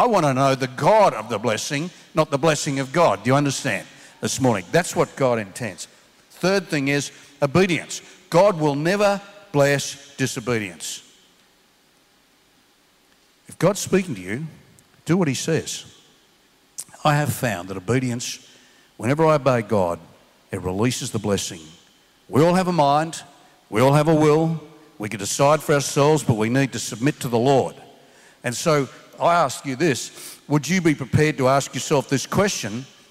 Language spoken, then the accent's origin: English; Sydney, New South Wales, Australia; born there; I was born in Sydney and the company I work for there transferred me to Melbourne.